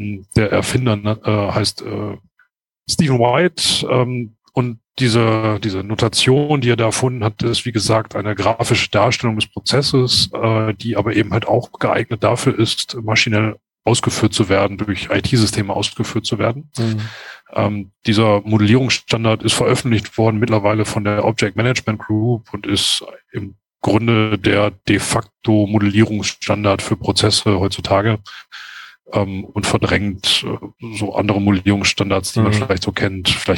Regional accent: North Rhine-Westphalia, Germany; bin ein Kind des Ruhrgebiets

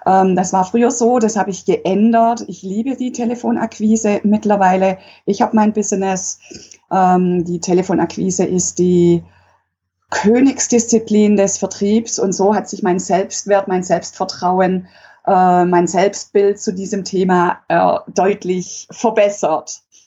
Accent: Stuttgart, Baden-Württemberg, Germany; geboren, aufgewachsen in Stuttgart und nach dem Studium der Sportökonomie wieder zurückgekommen

